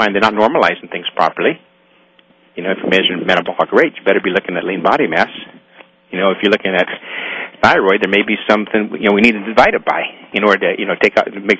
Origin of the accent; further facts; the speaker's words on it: California, United States; Well, I came from California. Well, that makes a difference than coming from Georgia.